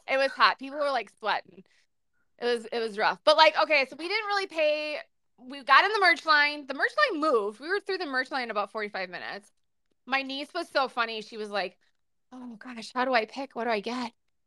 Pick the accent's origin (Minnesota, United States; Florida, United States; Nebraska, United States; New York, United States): Minnesota, United States; Yeah, we're still Minnesotan, so like our frenzy is still polite.